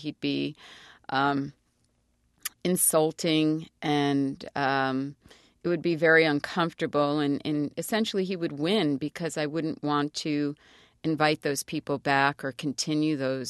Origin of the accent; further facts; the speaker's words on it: New York City, New York, United States; I grew up in New York City.